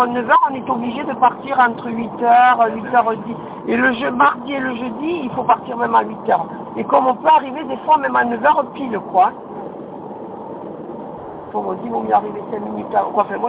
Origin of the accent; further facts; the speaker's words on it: Toulouse, Occitanie, France; also born or lived in Montpellier; moi je suis toulousaine, hein, je suis pas d'ici. Donc Saint-André, ça fait 21 ans, 23 ans qu'on est dans la région.